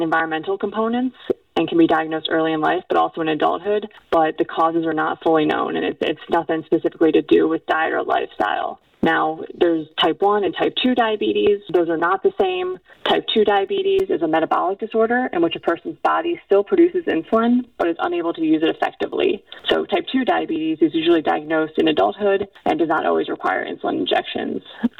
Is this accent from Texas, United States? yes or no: no; Maryland, United States; now in Oakland, United States; So I grew up in Maryland, living in Oakland now. The summers in Maryland are very hot and can get very humid